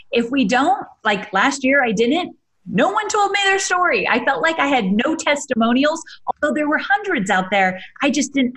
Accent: California, United States; Orange County, California.

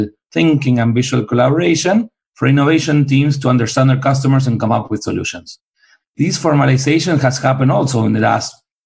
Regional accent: Buenos Aires, Argentina; now in Bay Area, United States; Buenos Aires.

